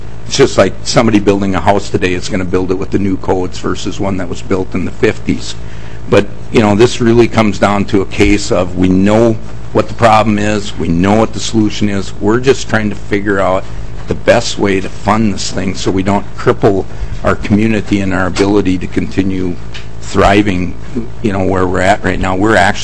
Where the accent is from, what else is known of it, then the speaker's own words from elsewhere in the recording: Morris, United States; I grew up in Morris, So I know we've always had a water softener since I was a little kid.